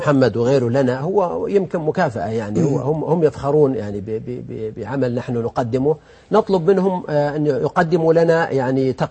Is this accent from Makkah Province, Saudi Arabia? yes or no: no; Al-Qassim, Saudi Arabia; الحقيقة أنا طبعا أنا قصيمي